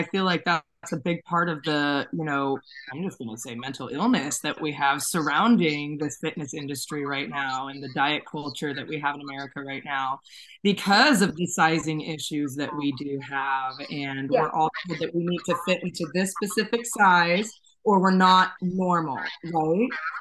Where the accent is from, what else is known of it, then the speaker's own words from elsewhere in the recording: Alaska, United States; moved away as an adult; now in Florida, United States; So originally I'm from Alaska, right? And I moved to Florida about 5 years ago.